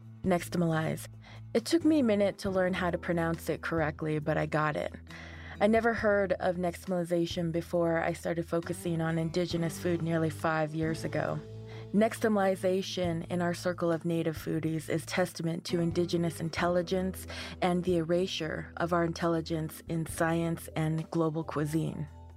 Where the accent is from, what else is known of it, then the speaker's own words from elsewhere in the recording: New Mexico, United States; Now, I grew up on the New Mexico side of the Navajo Reservation, which is very different from the Arizona side and from Loop.